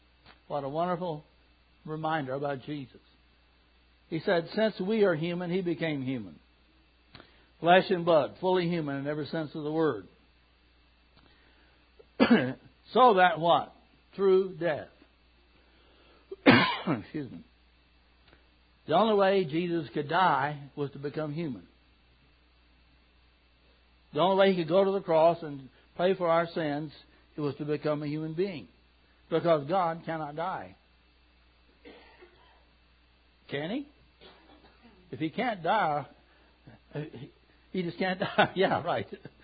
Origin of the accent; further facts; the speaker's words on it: Kentucky, United States; Some of you don't know I'm from Kentucky, so that's common.